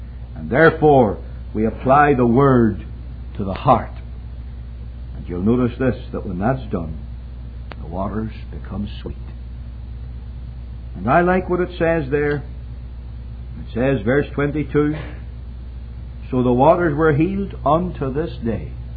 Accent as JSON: {"language": "English", "region": "Northern Ireland", "country": "United Kingdom", "moved": "yes", "said": "it was murder for the likes of us from Northern Ireland."}